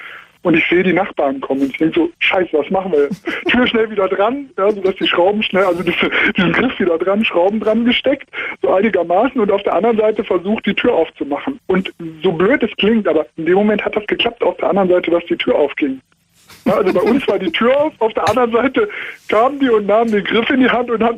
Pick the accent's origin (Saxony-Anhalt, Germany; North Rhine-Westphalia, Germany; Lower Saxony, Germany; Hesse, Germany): North Rhine-Westphalia, Germany; Cologne; now in Munich, Germany; Ja, ich komme eigentlich aus Köln, das wäre noch weiter, aber bin hier in der Diaspora in München.